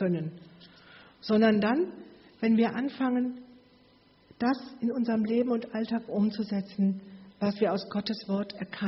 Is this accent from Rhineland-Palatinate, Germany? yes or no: yes; Kirchberg, Rhineland-Palatinate, Germany; Ich bin ja in Kirchberg im Hunsrück aufgewachsen. Weiß nicht, ob jemand von euch die Kirchberg kennt. Ist ja auch weit weg, so 100 Kilometer.